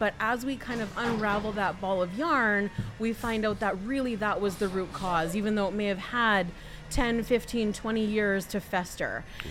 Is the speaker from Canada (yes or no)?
yes; Canada; I'm Canadian, yep.